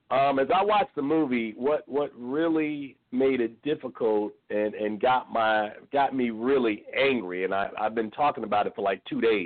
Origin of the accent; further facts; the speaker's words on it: Newark, New Jersey, United States; And the story on why, you know, I was so bothered is because I'm from Newark, New Jersey.